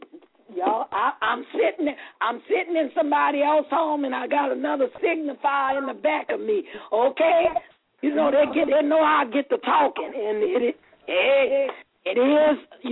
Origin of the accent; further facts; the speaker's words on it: Louisiana, United States; accent: Southern; you know I have an accent because I'm from the South. I'm from Louisiana. I'm a Southern girl